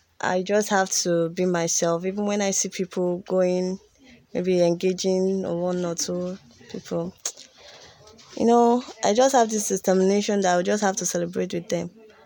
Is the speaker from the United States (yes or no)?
no; Lagos, Nigeria; English is a second language; Yeah, I'm from Lagos. I came from Lagos.